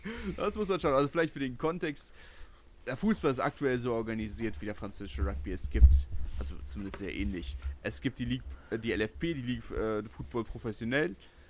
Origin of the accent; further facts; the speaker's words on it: Berlin, Germany; Ich komme aus Lichterfelde, das ist in Südberlin.